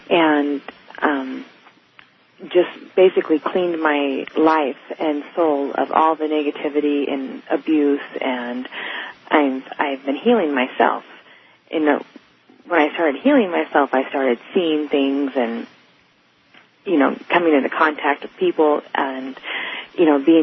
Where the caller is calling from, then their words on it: California, United States; I'm calling from California.